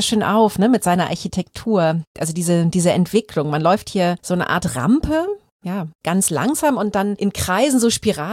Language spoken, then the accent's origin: German; Aachen, North Rhine-Westphalia, Germany; in meiner Heimatstadt Aachen